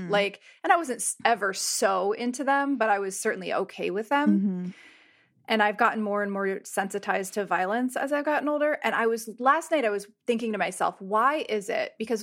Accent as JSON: {"language": "English", "country": "United States", "tie": "born or raised there", "said": "as a female identified person growing up in the United States, I feel the threat of violence from men on a daily basis."}